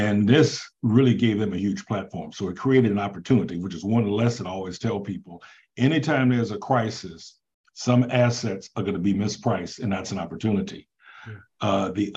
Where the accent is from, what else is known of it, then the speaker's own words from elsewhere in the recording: Texas, United States; look, I'm from Texas.